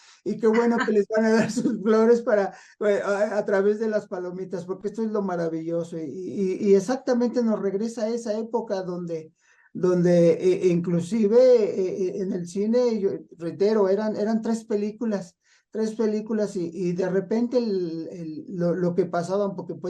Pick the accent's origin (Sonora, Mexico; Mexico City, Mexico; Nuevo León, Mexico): Mexico City, Mexico; born there; aunque yo nací en el Distrito Federal, ya le cambiaron el nombre